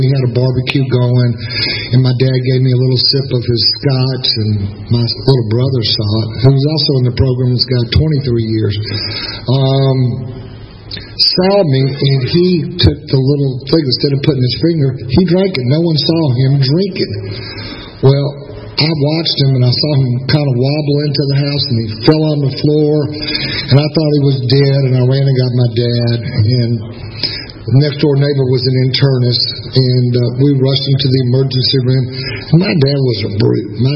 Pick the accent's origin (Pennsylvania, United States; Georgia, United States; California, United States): Georgia, United States; Atlanta; Anyway, I was born in Atlanta, May 15th, 1949. Y'all figure it out. I'm 62, going to be 63 years old.